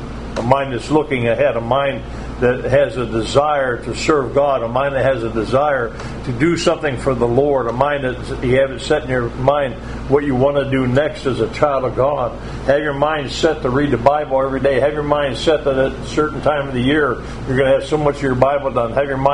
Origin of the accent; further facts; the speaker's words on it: Ohio, United States; So where I grew up in Ohio, they had, if you turned 18 years old, you could drink what they call 3-2 beer.